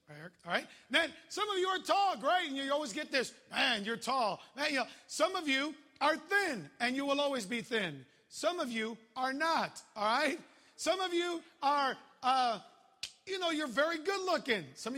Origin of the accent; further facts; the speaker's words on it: Chicago, Illinois, United States; But growing up in Chicago, people think that if you're from Chicago, you're always downtown.